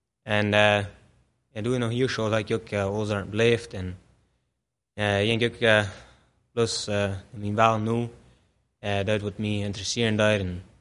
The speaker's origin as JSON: {"language": "German", "country": "Mexico", "tie": "born there", "second_language": "German", "said": "Ich bin in Mexiko geboren"}